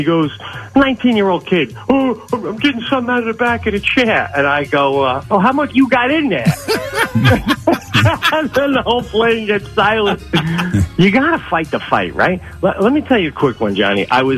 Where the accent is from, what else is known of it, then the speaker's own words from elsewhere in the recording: New York, United States; accent: Long Island; now in upstate New York, United States; Born and bred on Long Island, but upstate now, baby, as you say.